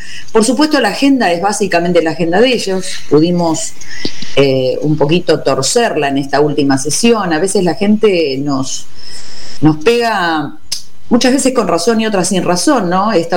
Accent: Quilmes, Buenos Aires Province, Argentina; Exactamente, yo soy de Quilmes.

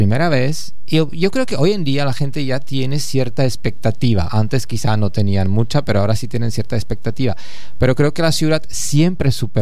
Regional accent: České Budějovice, South Bohemian Region, Czechia; Spanish is a second language; yo soy de allá, o sea, obviamente estoy muy, muy orgulloso de mi ciudad natal.

